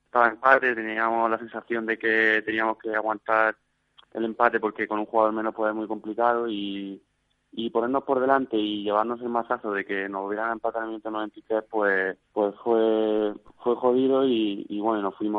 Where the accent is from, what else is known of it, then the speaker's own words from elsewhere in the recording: Almuñécar, Andalusia, Spain; empecé allí en el equipo de mi pueblo, en Almuñécar 77